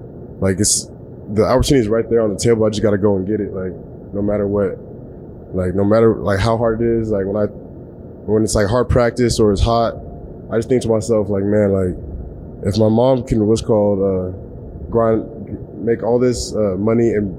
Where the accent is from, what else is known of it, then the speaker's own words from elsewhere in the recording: Nigeria; Like, because I'm from Nigeria, you feel me?